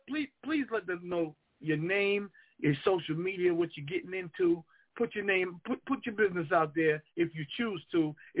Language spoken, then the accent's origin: English; Jamaica; I'm about to get into my Jamaican music because, you know, I'm Jamaican.